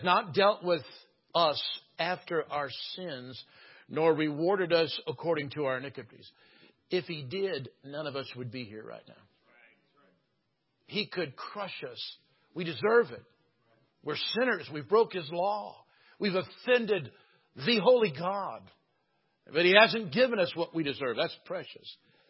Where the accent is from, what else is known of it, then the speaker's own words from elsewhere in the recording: California, United States; I guess maybe I'm from California. That's why it touched me so well.